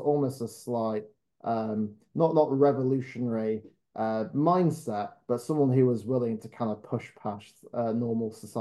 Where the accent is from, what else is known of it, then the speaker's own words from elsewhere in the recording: Morley, Yorkshire and the Humber, United Kingdom; growing up in Morley in West Yorkshire, like that wasn't something that was necessarily encouraged or understood.